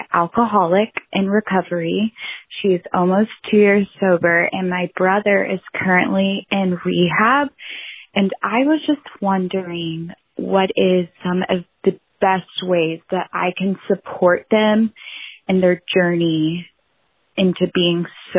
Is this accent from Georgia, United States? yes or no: no; Texas, United States; I'm from Texas.